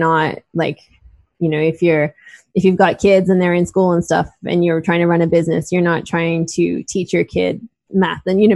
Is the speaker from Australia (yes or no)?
yes; Australia; So, you know, I'm Australian, my partner is British, and so I use words like cheeky, but most Americans wouldn't use a word like cheeky.